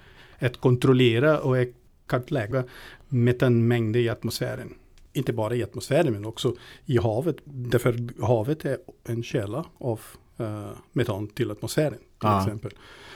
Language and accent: Swedish; Southern Brazil, Brazil; Swedish is a second language; moved away as an adult; now in Sweden; Nej, inte alls. Jag kommer från Brasilien faktiskt, från södra Brasilien.